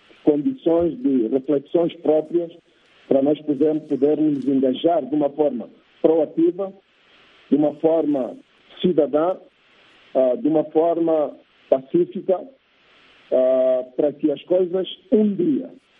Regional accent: Angola; a questão para mim como angolano, não importa quem esteja a governar

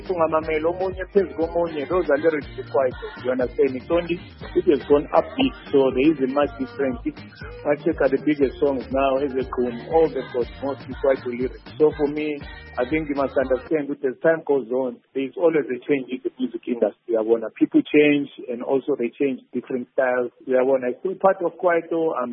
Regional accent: Zimbabwe; I'm from Zimbabwe, I'm working with Nigerians

